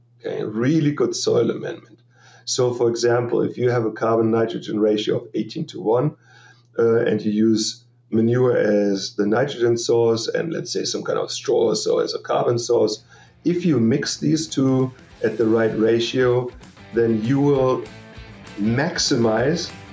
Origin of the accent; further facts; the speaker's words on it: Germany; moved away as an adult; also born or lived in Texas; now in Davis, United States; Yeah, so I'm a native from Germany, lived there for 27 years and 27 years ago, I came to the States.